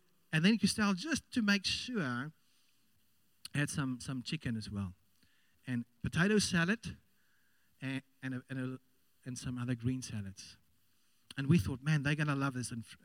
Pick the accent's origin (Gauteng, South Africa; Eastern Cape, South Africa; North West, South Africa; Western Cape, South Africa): Gauteng, South Africa; Randburg; You know, I grew up in Randburg, and in Randburg, it worked like this in the entire neighborhood.